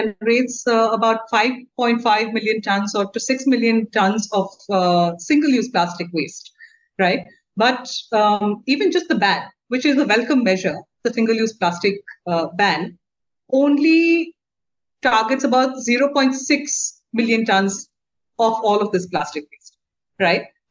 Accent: Odisha, India; now in Calcutta, India; I'm from Orissa, I'm currently living in Calcutta

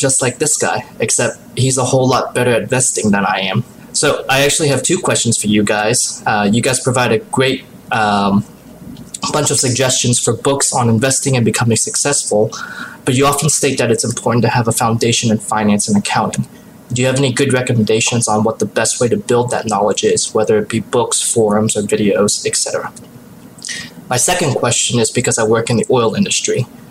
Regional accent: Pittsburgh, Pennsylvania, United States; I grew up in the Pittsburgh area as well and studied mechanical engineering

